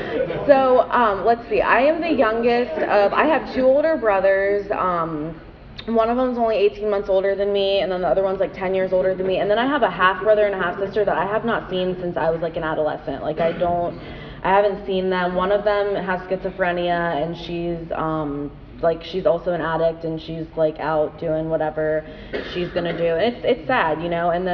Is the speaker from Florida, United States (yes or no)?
yes; Florida, United States; also born or lived in North Carolina / Los Angeles / Nashville / Syracuse; So I was born in 1989. I'm from Florida originally. I've lived in a lot of different states.